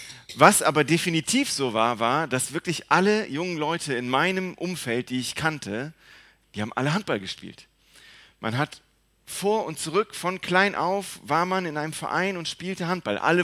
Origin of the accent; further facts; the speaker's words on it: Gummersbach, North Rhine-Westphalia, Germany; Ich bin groß geworden in der Nähe von Gummersbach. Das ist nicht so weit weg, ist eine Stunde, ist im Oberbergischen.